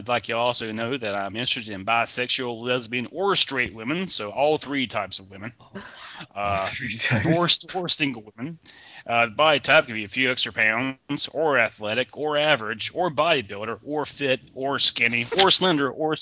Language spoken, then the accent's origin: English; Indianapolis, United States; I'm 23 from Indianapolis, Minnesota.